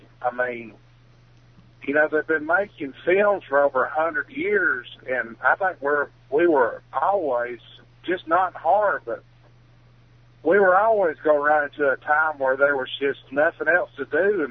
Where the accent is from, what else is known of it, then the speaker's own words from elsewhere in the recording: Georgia, United States; No, I ain't from Kentucky. I'm from Georgia.